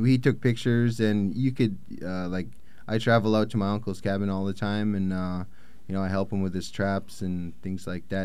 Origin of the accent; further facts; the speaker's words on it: Alaska, United States; my uncle shot a polar bear in my hometown. And we're, you know, we're over the Brooks Range from the coast.